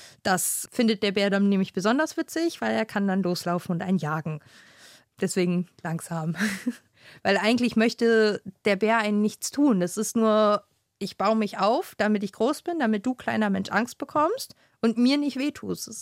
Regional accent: Virginia, United States; Wir kommen aus den Südstaaten, aus Virginia, haben da ein kleines Haus.

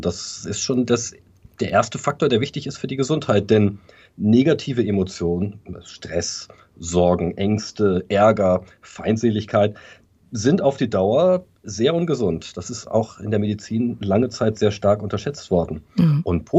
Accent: Bremen, Germany; ich bin auch in Bremen zur Schule gegangen, habe dort das Abitur gemacht am Gymnasium an der Kurt-Schumacher-Allee. Habe also einen Großteil meiner Jugend in Bremen verbracht

